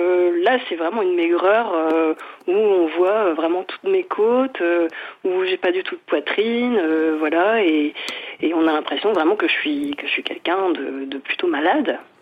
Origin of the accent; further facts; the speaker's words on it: Hauts-de-France, France; je suis une bonne nordiste.